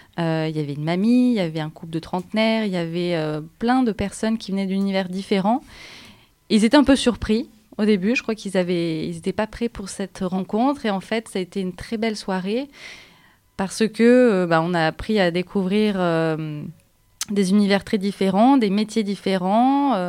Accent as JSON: {"language": "French", "town": "Paris", "region": "Île-de-France", "country": "France", "lives_now": "Marseille, France", "said": "parce que je venais de Paris, effectivement, je ne connaissais personne. J'habitais depuis 5 ans dans un immeuble, je ne connaissais personne"}